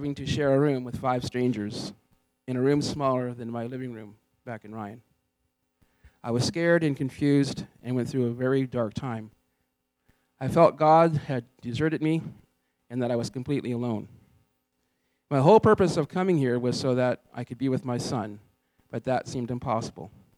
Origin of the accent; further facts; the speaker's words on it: Fort Erie, Ontario, Canada; I am originally from a little place called Fort Erie, right on the shores of Niagara River